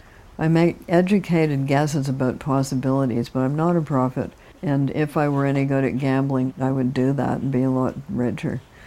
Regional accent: Canada; I'm Canadian

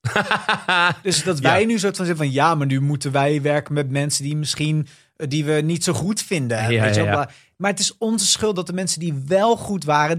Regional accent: Montfoort, Utrecht, Netherlands; Ik ben opgegroeid in Montfort, een beetje als the only gay in the village. Het is een soort kleine dorp in de buurt van Woerden.

